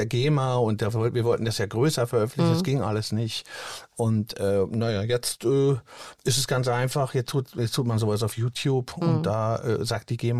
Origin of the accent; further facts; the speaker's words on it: Jülich, North Rhine-Westphalia, Germany; now in Augsburg, Germany; Ich wohne im Moment in Augsburg schon, ja, was heißt im Moment, schon längere Zeit, schon über 20 Jahre. Aber ich komme ursprünglich ja auch aus Jülich. Bin hier zur Schule gegangen. Hab im Dorf Barmen gewohnt und hab dann natürlich eine Verbindung zu der Gegend hier noch.